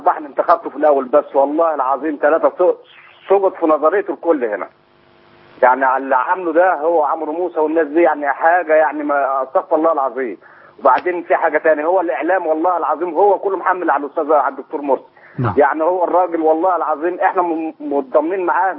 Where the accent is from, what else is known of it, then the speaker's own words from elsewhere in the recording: Beni Suef Governorate, Egypt; والله انا حضرتك انا من بني سويف.